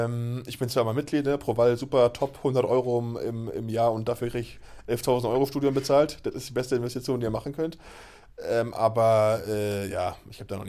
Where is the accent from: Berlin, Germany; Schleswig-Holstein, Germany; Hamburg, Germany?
Berlin, Germany; wir kommen ja beide aus der Großstadt, wir sind beide Berliner.